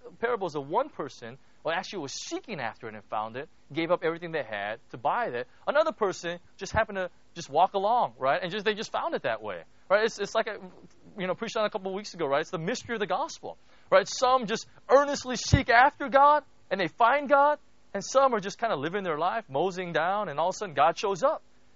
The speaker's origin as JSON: {"language": "English", "region": "Jeju", "country": "South Korea", "said": "I'm from Jeju-do."}